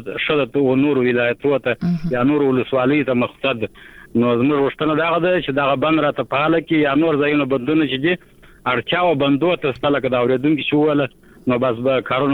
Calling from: Kandahar, Afghanistan; د شایسته کندار د ارغنده ولسوالۍ سره د ټلیفون د کرشه

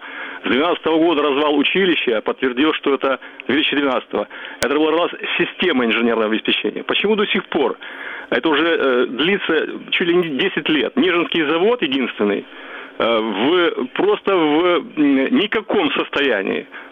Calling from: Kyiv, Ukraine; Здравствуйте

